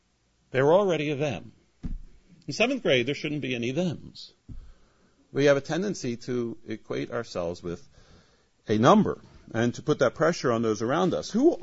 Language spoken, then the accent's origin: English; Ireland; I'm Irish, so I think of that several times.